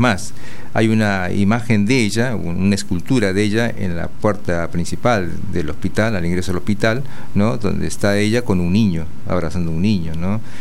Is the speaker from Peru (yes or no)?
yes; Huánuco, Peru; born there; nací en una ciudad cordillerana que se llama Huánuco, pero me crié en una ciudad muy linda que se llama Arequipa. Arequipa es la segunda ciudad del Perú.